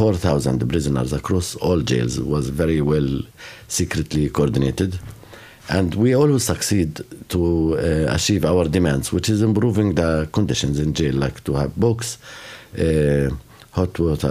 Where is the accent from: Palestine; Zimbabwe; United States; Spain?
Palestine; Jerusalem; Yeah, so I grew up around Jerusalem, so I know a little mm-hmm. Hebrew, like music, maybe more.